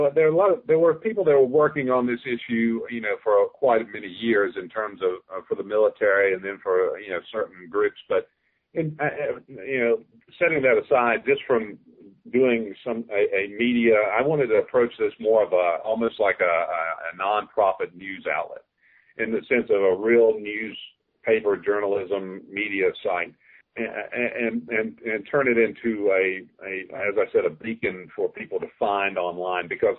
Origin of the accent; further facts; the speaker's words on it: North Carolina, United States; I grew up in North Carolina, as you said, and my dad worked at Lejeune.